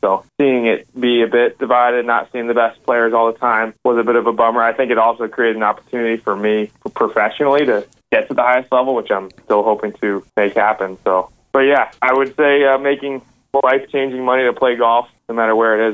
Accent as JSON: {"language": "English", "town": "Chicago", "region": "Illinois", "country": "United States", "tie": "born or raised there", "said": "I grew up in Chicago, and I went to this dual language program from kindergarten through high school"}